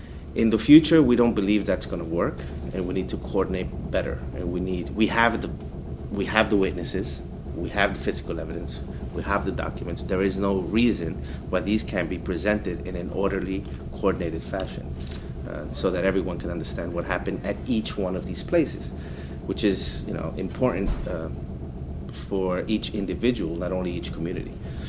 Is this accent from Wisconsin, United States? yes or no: no; New York, United States; now in Guatemala; I grew up in New York and I went back to Guatemala in 95.